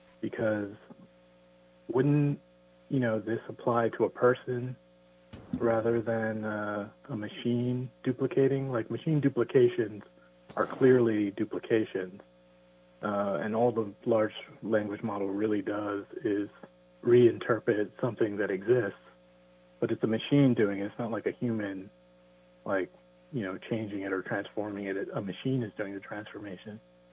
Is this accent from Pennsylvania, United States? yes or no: no; New Jersey, United States; from New Jersey.